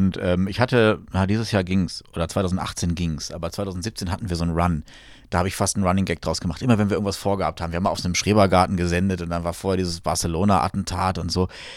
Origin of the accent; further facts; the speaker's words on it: Celle, Lower Saxony, Germany; Ich komme aus Celle, aus Niedersachsen eigentlich, und war vorher in Potsdam bei einem landesweiten Sender, dann war ich in Dortmund